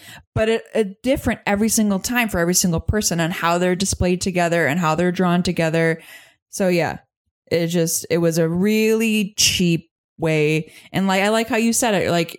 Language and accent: English; Minnesota, United States; I'm from Minnesota and we have snapping turtles there like motherfuckers.